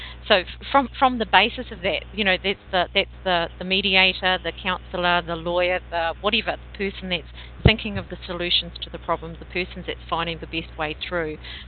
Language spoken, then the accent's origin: English; New Zealand; It's really good for protesting. I'm a New Zealander.